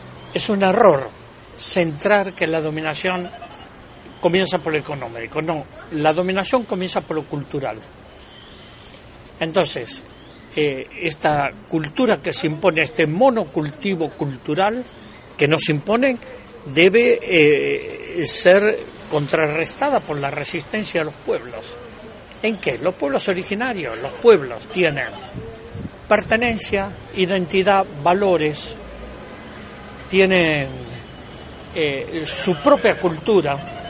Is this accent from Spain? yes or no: no; Argentina; vengo de Argentina